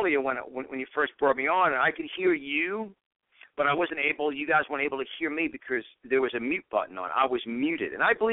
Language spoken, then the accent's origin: English; New York, United States; I was born and raised in New York.